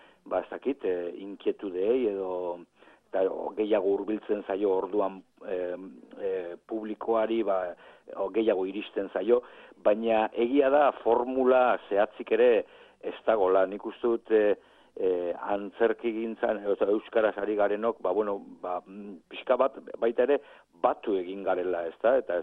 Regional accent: Basque Country, Spain; Euskalduna gara eta hortan ari gara.

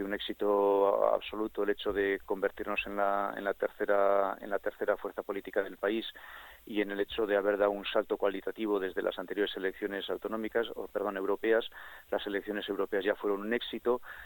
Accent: Basque Country, Spain; hemos demostrado que somos tan vascos como el que más, que estamos tan integrados en la tierra como el que más

